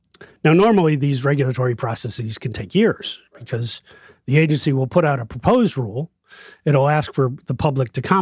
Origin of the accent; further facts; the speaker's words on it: Ireland; So as an Irishman, you know, the flat cap is an important part of of our culture.